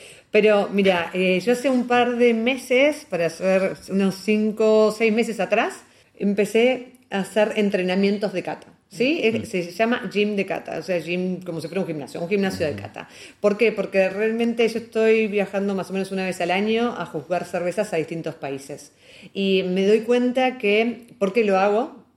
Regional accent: Argentina; Soy de Argentina, lo pueden ver por mi acento.

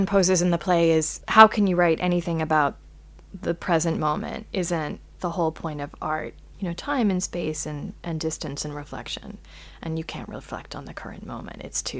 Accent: United States; Yes, in that, I'm afraid, as an American.

